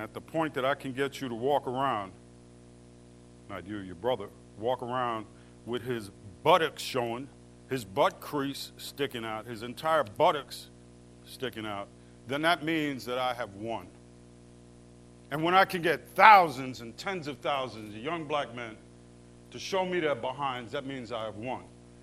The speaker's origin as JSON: {"language": "English", "region": "New Jersey", "country": "United States"}